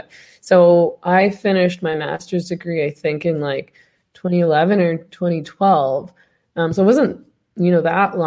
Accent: Vancouver, British Columbia, Canada; You know, I'm from Vancouver

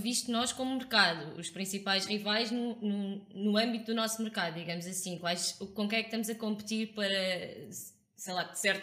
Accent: Portugal; Mas achas que temos, nós como portugueses, e sempre fomos receptivos a outros povos

